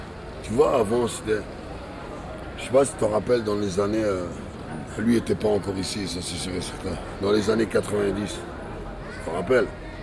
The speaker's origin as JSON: {"language": "French", "region": "Flanders", "country": "Belgium", "said": "Moi, je suis flamand d'origine. Je parle anglais aussi, normal. Je suis flamand, je parle anglais."}